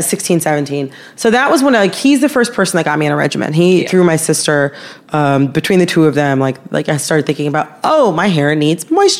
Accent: Michigan, United States; I'm from Michigan.

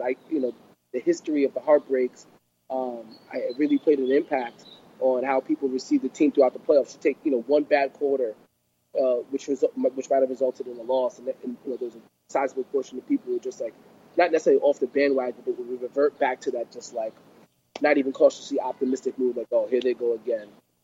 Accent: Jamaica; Nah, he's not. I'm Jamaican.

